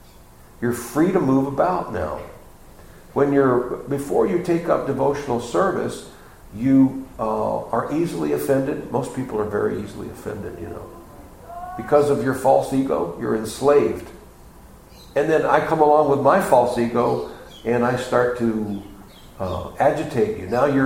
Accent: Texas, United States; I'm from Texas.

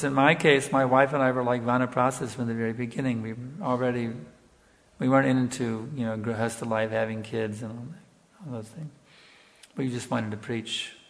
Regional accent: United States; when I was a boy growing up in America, maybe it must have been the same in Europe too in those days, back in the 50s

